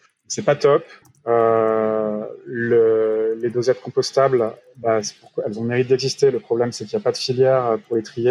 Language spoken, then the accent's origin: French; France; ce que nous, on trouve en tant que Français sur nos étals de supermarché